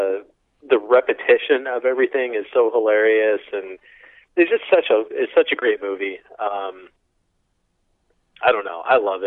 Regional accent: Illinois, United States; also, what I think is really cool, because I'm from Illinois, is it was shot in Woodstock, Illinois.

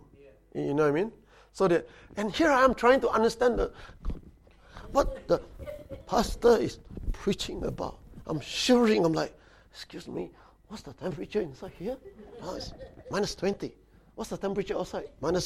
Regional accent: Singapore; I come from Singapore that is normally 30 degrees.

